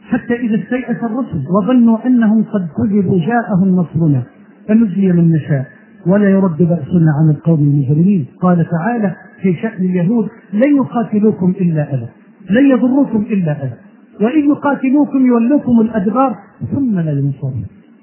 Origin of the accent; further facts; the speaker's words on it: Egypt; بلدنا مصر